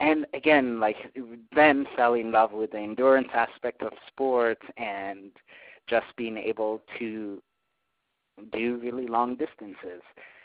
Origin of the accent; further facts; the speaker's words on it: Nairobi, Kenya; you all know I was born and raised in Nairobi, Kenya. So Nairobi is the capital of Kenya.